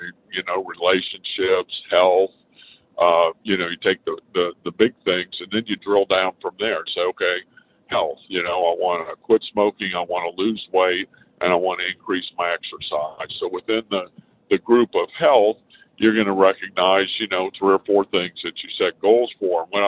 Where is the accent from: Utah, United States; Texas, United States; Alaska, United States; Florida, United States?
Texas, United States; Austin; I'm from Austin, Texas, as most of you know